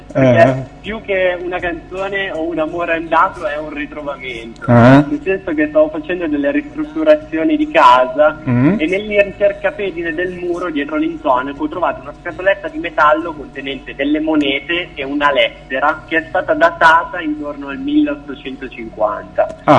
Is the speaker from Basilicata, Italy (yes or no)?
no; Alessandria, Piedmont, Italy; io innanzitutto vengo da Alessandria, sono un cantautore, se così si può chiamare, alessandrino